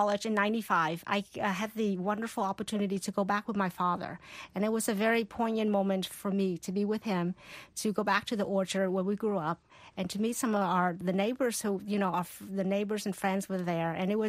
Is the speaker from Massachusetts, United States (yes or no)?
no; Port Arthur, Texas, United States; also born or lived in Vietnam; now in New Jersey, United States; I grew up in Port Arthur, Texas, when we first arrived.